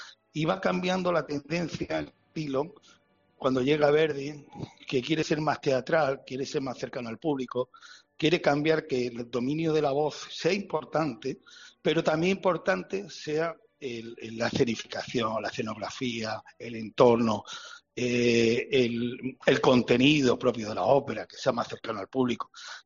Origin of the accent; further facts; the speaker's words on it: Málaga, Andalusia, Spain; Pero primero nuestra ciudad, pues yo soy malagueño